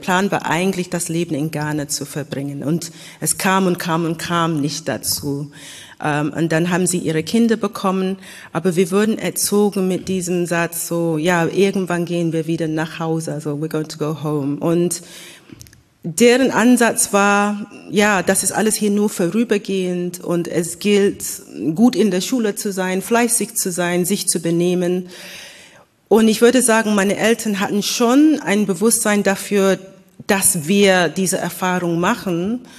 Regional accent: United Kingdom; German is a second language; now in Germany; weil ich tatsächlich aus Großbritannien kam. Also für mich war das eine, das hat einfach besser gepasst für mich, dass ja, das stimmt, das ist nicht meine Sprache, das ist nicht meine Kultur

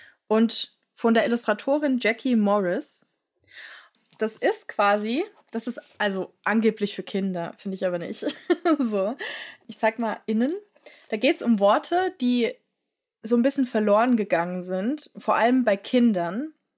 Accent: Frankfurt, Hesse, Germany; wohne hier ja in Frankfurt in der Nähe vom Senckenberg-Museum und ich bin ja in Frankfurt aufgewachsen

